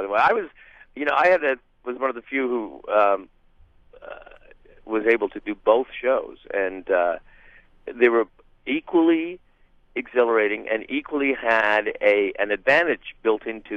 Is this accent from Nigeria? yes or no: no; Hamilton, Ontario, Canada; when I was growing up in Hamilton, Ontario, Canada